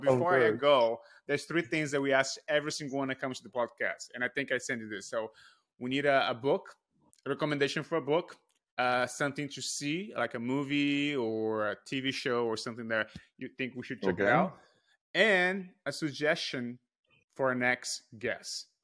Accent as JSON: {"language": "English", "country": "Brazil", "said": "I'm from Brazil originally, but my parents live in Lisbon for a bit."}